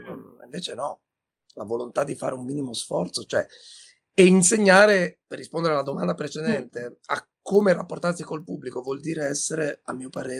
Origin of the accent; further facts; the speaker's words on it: Pisa, Tuscany, Italy; Livorno è, lo dico da pisano, la città storicamente più accogliente